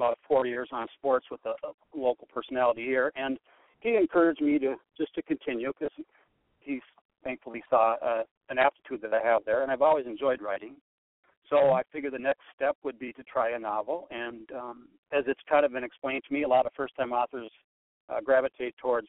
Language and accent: English; Wisconsin, United States; I'm a Wisconsinite. No? I'm up in northern Wisconsin.